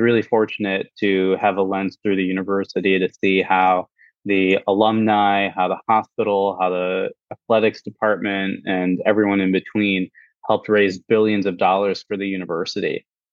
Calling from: Jakarta, Indonesia; And I'm joining today from Jakarta, Indonesia.

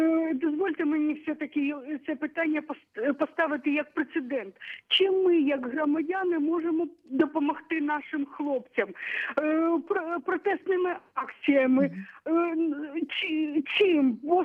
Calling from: Kyiv, Ukraine; Я з Києва дзвоню.

